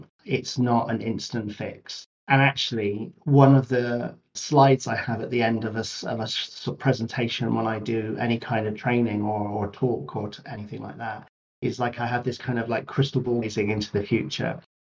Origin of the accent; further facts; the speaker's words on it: Bristol, South West England, United Kingdom; my hometown in Bristol.